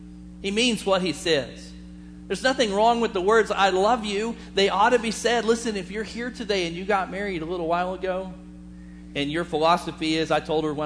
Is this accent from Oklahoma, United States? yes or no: yes; Bixby, Oklahoma, United States; I grew up in Bixby. There was another kid, and guess what his name was? Gary Davis.